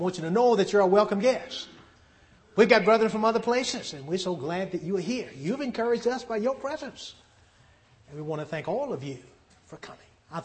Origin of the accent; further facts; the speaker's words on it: New Orleans, Louisiana, United States; I remember growing up in New Orleans, Louisiana, used to be some serious electrical storms.